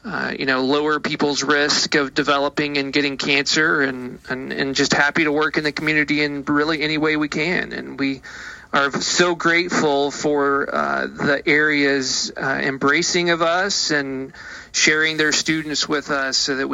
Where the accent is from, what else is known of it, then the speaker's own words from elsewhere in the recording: Appalachia, United States; I am from Appalachia, from a very rural area, isolated area. Grew up 100 miles away from the nearest university